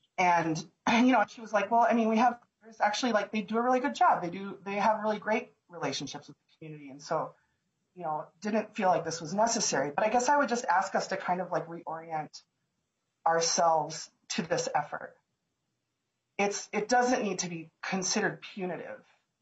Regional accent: Minneapolis, Minnesota, United States; I grew up in South Minneapolis, I grew up in the district that I represent

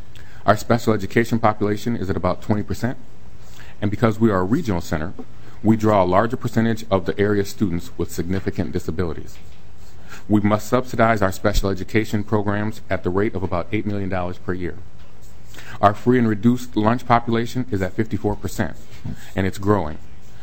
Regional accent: Minnesota, United States; I'm a born Minnesotan. I grew up in the Osseo District.

